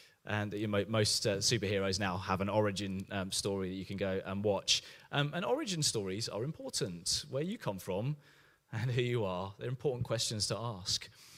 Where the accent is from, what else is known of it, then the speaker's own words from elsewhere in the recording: Cambridge, East of England, United Kingdom; So when people say, where do you come from? I say Cambridge, even though I haven't lived there for ages and have lived most of my life elsewhere.